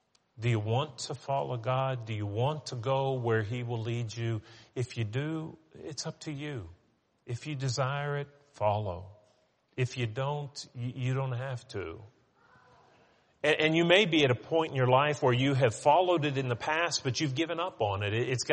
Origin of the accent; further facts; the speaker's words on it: West Virginia, United States; When I grew up in West Virginia, and to go to my grandma and granddad's house, you just go straight down the Ohio River, and the road just followed the river right down the road.